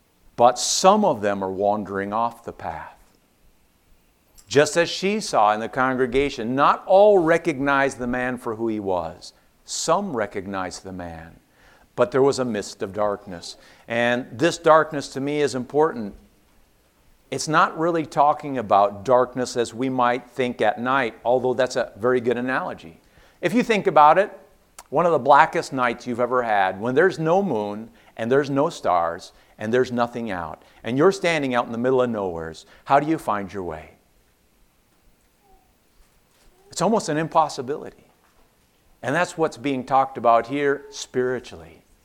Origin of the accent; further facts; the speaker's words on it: Minnesota, United States; I was raised in Minnesota. A lot of snow up there.